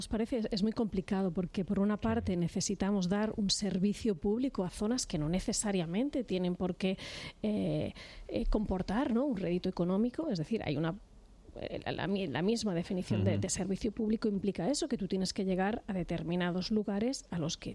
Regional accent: Catalonia, Spain; now in Madrid, Spain; yo soy catalana viviendo en Madrid

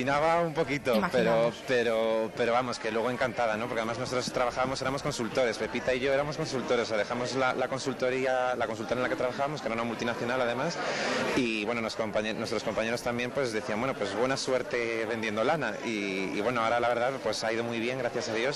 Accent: Spain; empezamos en España porque somos españoles

